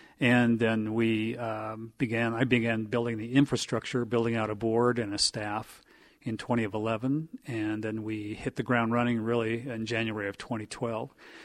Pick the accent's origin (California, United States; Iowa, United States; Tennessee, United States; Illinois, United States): California, United States; I grew up in Southern California, middle-class family, two brothers, and sunny California surfer kid.